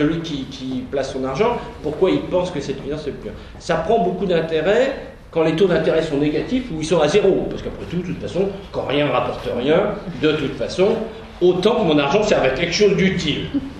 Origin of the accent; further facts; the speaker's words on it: France; En tant que Français, je veux dire, ouvert sur le monde